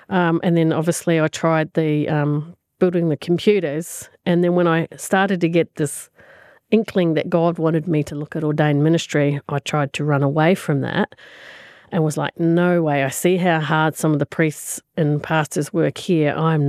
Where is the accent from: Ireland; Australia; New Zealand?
New Zealand; part of the community I grew up in New Zealand was a tiny community, and the two biggest gossips in town were the local GP and the local priest.